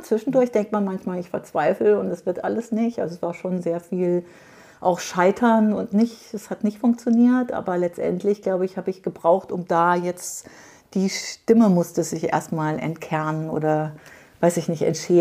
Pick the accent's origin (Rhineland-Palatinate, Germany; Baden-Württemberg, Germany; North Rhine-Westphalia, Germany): Baden-Württemberg, Germany; eigentlich komme ich auch man sagt auch offiziell Badisch-Sibirien in Baden-Württemberg, weil da halt nichts los ist. Das ist so das Bermuda-Dreieck zwischen Heilbronn, Heidelberg, Würzburg.